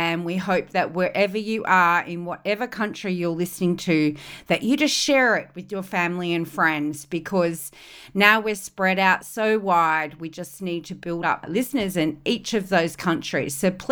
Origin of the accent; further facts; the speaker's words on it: Australia; I'm your host from Down Under